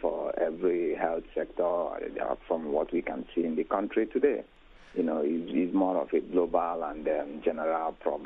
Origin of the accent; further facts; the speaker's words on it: Nigeria; I'm a Nigerian.